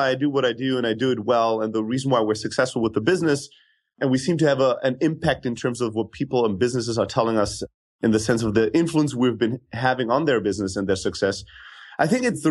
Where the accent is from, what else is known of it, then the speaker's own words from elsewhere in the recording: Germany; moved away as an adult; now in United States; So I'm originally from Greece, born and raised in Germany, though. So I have the best and the worst that Europe has to offer.